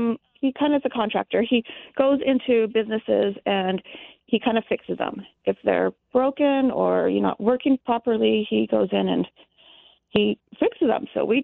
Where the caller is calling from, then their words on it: Michigan, United States; also born or lived in Denver / Boston / Tennessee; I called to tell you I'm listening from Michigan.